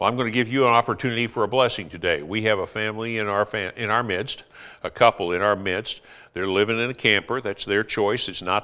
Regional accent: United States; I'm a Christian first and I'm American second

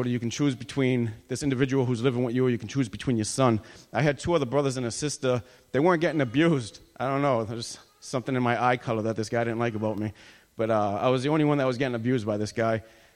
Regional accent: Lynn, Massachusetts, United States; I'm 39 years old. I'm from Lynn, Massachusetts.

